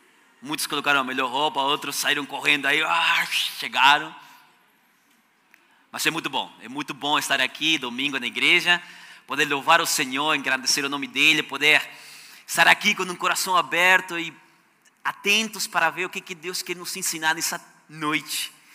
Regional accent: Argentina; Portuguese is a second language; now in Brazil; Esse rapaz, esse cara, é porque sou argentino, tá bom? Sou argentino, com minha esposa Suzy, com nossas filhas aqui. E o Joel acabou de sair. Nós somos argentinos. Estamos aqui na igreja faz 10 anos quase, né?

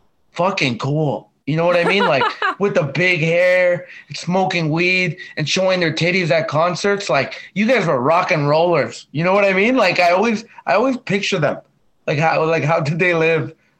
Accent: Calgary, Alberta, Canada; my friends like who I grew up with in Calgary

